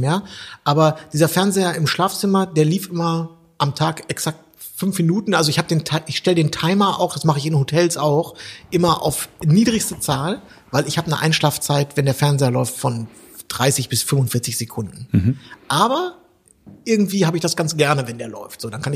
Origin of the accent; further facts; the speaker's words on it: West Germany, Germany; also auch für mich als Wessi